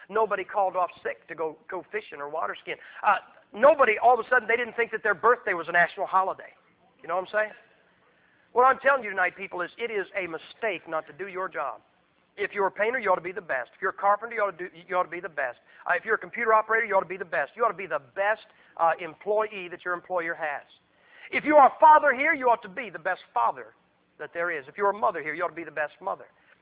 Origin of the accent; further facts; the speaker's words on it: Massillon, Ohio, United States; I was raised in Massillon, Ohio. You guys understand steel here. Man, I was raised three blocks from the steel mills. My dad worked at Republic, worked there 43 years.